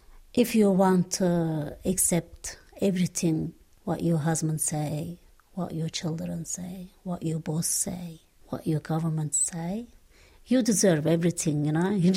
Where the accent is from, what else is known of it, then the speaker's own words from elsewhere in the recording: Turkey; now in Australia; I have been living in Australia for about 20 years. And I come from Turkey.